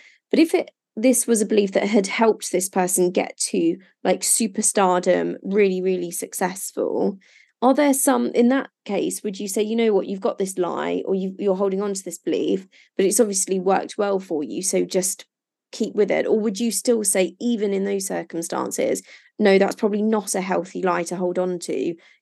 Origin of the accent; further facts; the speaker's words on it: England, United Kingdom; I'm English, but I grew up abroad. And I've lived, you know, abroad since.